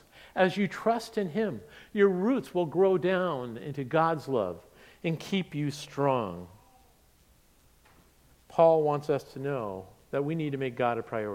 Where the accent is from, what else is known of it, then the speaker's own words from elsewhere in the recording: Pacific Northwest, United States; I'm from the Pacific Northwest, as you know, and some of those trees, like the Douglas fir or the big cedar trees, those roots go down